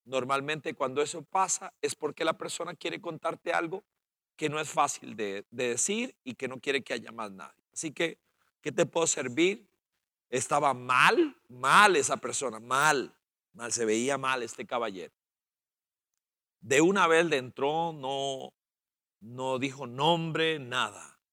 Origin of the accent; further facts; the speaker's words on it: Costa Rica; como somos los ticos